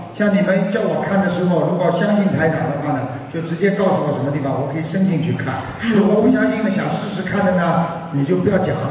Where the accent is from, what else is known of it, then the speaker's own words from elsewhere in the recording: Fujian, China; 哦，我是福建人啊。